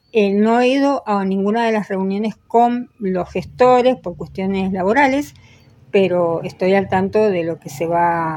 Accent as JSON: {"language": "Spanish", "region": "Mendoza", "country": "Argentina", "said": "me parece que como mendocinos debemos de defendernos de esa posibilidad."}